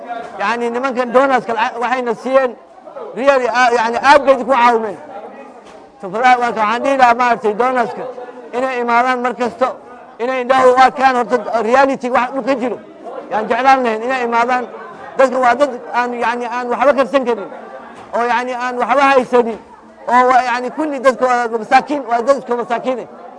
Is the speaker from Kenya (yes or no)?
yes; Wajir, Wajir County, Kenya; waxaan ka imaaday wajeer